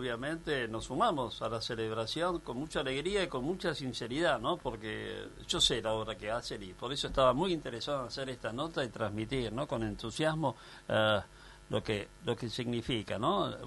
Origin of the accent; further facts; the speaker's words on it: Argentina; los argentinos estamos orgullosos de cosas tales como nuestro asado, nuestro vino Malbec, nuestras pizzas, nuestros jugadores de fútbol